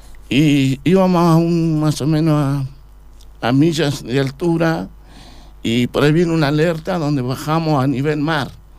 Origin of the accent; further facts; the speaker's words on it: Esquel, Chubut, Argentina; Bueno, yo soy oriundo de Esquel.